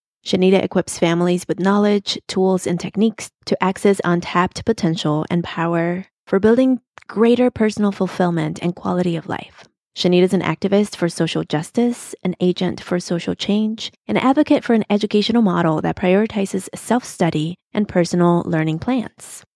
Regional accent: Chicago, Illinois, United States; So born and raised in Chicago, always there.

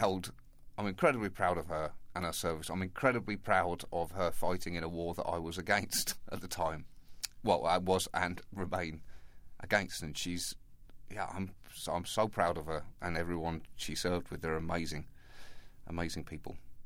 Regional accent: United Kingdom; basically 3 decades of being British

